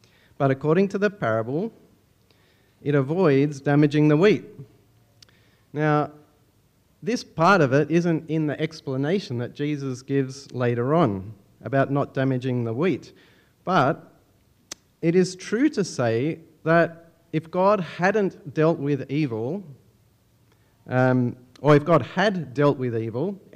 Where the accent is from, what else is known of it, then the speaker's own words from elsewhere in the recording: Sydney, New South Wales, Australia; Now, I grew up in North Rocks, in northwest Sydney, if you're familiar with that part of the world.